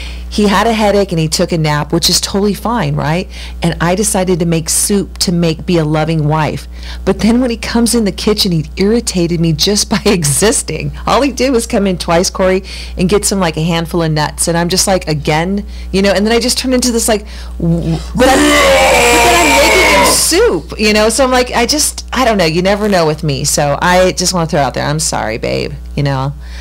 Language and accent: English; Martinez, California, United States; I'm from Martinez, Coco County, Pacheco girl. And we were going to, so this is the 70s and part of the early 80s. We lived in Martinez